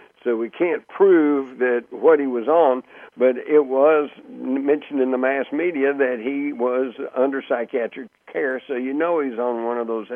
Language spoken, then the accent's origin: English; Texas, United States; I grew up in Texas. We took guns to school, all right?